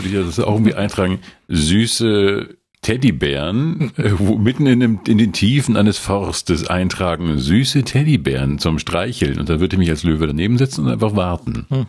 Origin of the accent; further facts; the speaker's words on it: Munich, Bavaria, Germany; Die Stadt, die einst meine Heimat war, ist jetzt nur noch ein Umsteigebahnhof für mich. Ja, da habe ich die Miete richtig gegeben, München, ne?